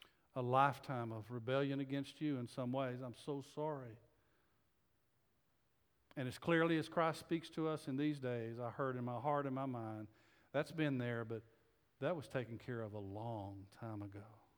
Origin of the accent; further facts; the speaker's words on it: Texas, United States; As I said, I was raised in West Texas.